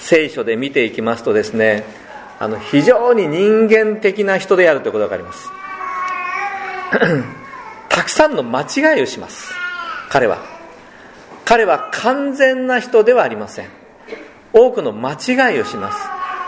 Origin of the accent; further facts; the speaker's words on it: Kyushu, Japan; born there; 私は九州で生まれましたから、どうしても九州の何て言いますか、味というか九州の人たちの考え方じゃないですけど、気質っていうんですかね、そういうのやっぱり持ってますよね。